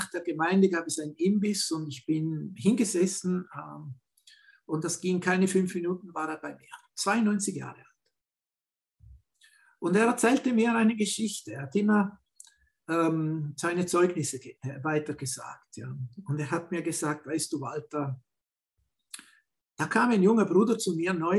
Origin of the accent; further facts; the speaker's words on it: Winterthur, Zurich, Switzerland; now in Italy; Er hat in der Schweiz gelebt, in der Nähe von Winterthur, wo meine Heimatgemeinde ist. Und er selbst war das Werkzeug Gottes, dass wir nach Italien als Missionar übersiedeln durften und auch hier dienen durften.